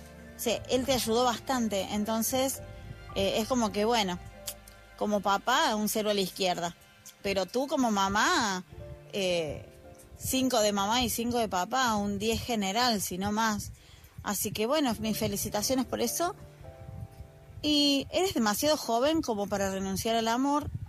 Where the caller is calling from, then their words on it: Argentina; desde Argentina